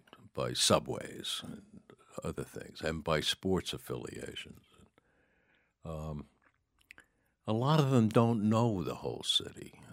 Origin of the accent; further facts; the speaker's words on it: New York, United States; also born or lived in Rome / Barcelona / Dublin; But I always lived there in a way as a New Yorker. I was measuring the bus system against the New York bus system